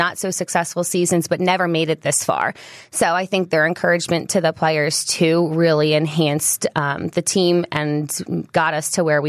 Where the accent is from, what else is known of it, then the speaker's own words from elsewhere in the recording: New York, United States; I grew up in Westchester